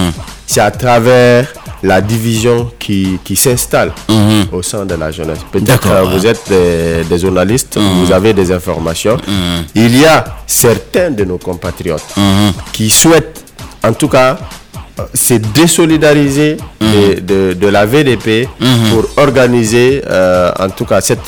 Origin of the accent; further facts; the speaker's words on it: Guinea; En tant que jeune, on parle en tant que Guinéen